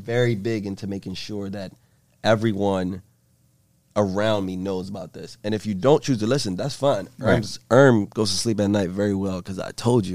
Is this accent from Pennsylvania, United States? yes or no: yes; Philadelphia, Pennsylvania, United States; also born or lived in Ethiopia; And I grew up in Southwest Philly, so gutter the whole way. Poor.